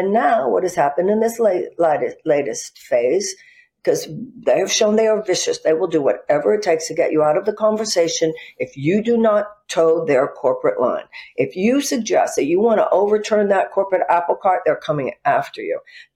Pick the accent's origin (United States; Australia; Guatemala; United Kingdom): United States; Houston, Texas; I'm from Houston.